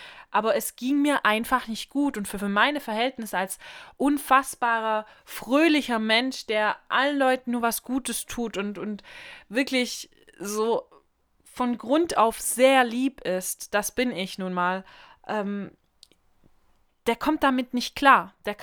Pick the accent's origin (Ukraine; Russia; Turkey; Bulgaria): Bulgaria; also born or lived in Germany; Ich bin nun mal keine ganze Deutsche. Ich bin einfach Bulgarin und ich bin auch eine Deutsche, also halb-halb. Für mich eigentlich sogar voll-voll, weil ich liebe beide Länder über alles und ich bin sehr stolz auf beide Nationalitäten